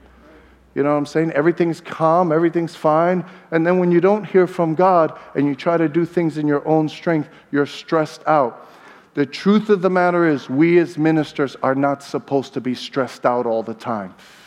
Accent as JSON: {"language": "English", "town": "Brooklyn", "region": "New York", "country": "United States", "said": "I'm a kid from Brooklyn."}